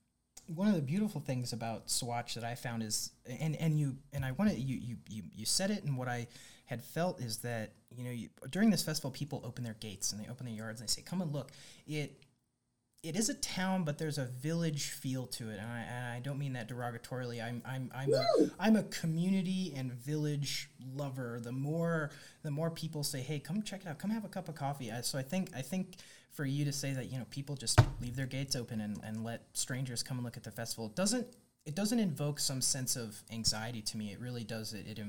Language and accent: English; Alamosa, Colorado, United States; I'm from the Valley, I'm originally from Alamosa